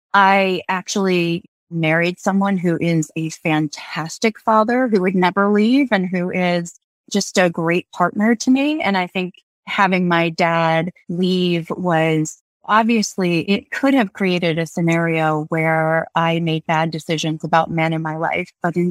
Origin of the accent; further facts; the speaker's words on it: Virginia, United States; I was raised in Southeastern Virginia and I had the advantage of just an incredible mom